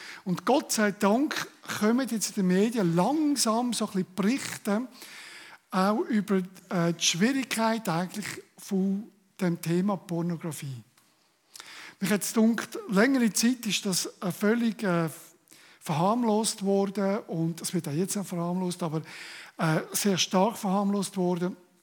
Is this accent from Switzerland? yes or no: yes; Switzerland; Und erst dann sind wir Schweizer.